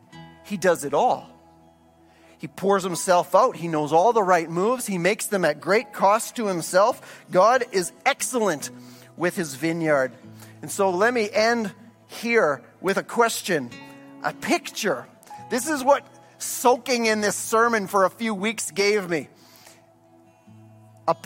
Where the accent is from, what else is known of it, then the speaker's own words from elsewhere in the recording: Saskatchewan, Canada; I grew up in Saskatchewan.